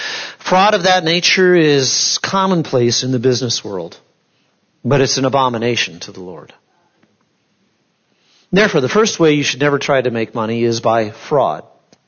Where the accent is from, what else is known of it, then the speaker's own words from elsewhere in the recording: Canton, United States; drove them over to Canton, my hometown, to the auction barn there